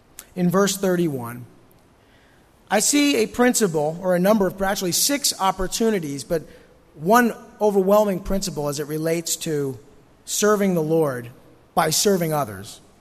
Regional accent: New Jersey, United States; you know, I'm from New Jersey, my first reaction is, yeah.

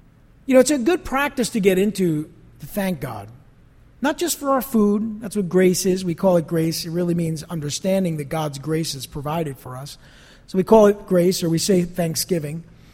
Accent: East Rutherford, New Jersey, United States; also born or lived in Passaic; But being from, I'm born in Passaic, being from the area, grew up in East Rutherford, I'm not intimidated by that, obviously.

